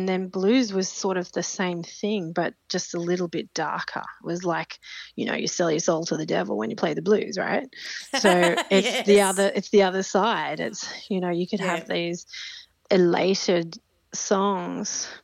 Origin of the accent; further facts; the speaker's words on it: Australia; And it can be a little bit confusing because I'm Australian and I was also brought up on, you know, the side of stages of our rock legends